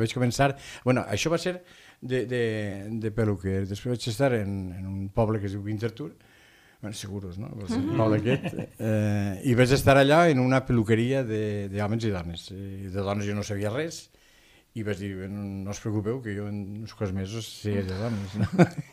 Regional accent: Quatretondeta, Valencian Community, Spain; also born or lived in Alcoi; vaig néixer en Alcoi, però vaig criar en Quatretondeta, un poble que n'hi ha 20 quilòmetres d'Alcoi, on és meu pare és natiu d'allà i tenim terres

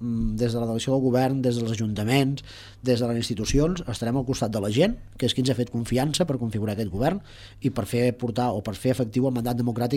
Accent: Valls, Catalonia, Spain; Jo també sóc part d'interior, sóc de Valls, sóc de l'Alt Camp, també estic fora d'aquestes ciutats que s'han anomenat

